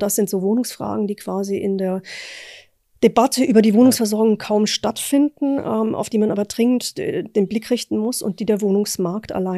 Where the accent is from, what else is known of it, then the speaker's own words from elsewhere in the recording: Thuringia, Germany; ich komme ja aus Thüringen